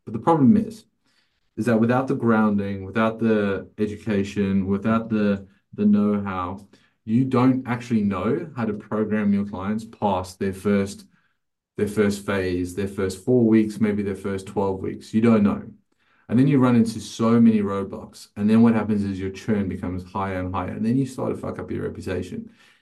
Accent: South Africa; As a 19, 20-year-old trainer, that was like, as a South African, that's more money than I've ever heard in my life.

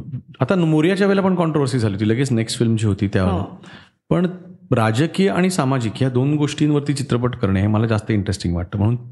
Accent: Kolhapur, Maharashtra, India; also born or lived in Bhor / Mumbai; माझं लहानपण गाव म्हणशील तर भोर आणि कोल्हापूर अशा दोन्ही ठिकाणी मी वाढलो, पण माझा लगाव माझं प्रेम हे जास्त कोल्हापूरवर बसलं आणि कोल्हापूरचंही प्रेम माझ्यावर बसलं. पण माझं शिक्षण मुंबईमध्येच झालं. सुट्ट्यांमध्ये मी कायम कोल्हापूरला असे

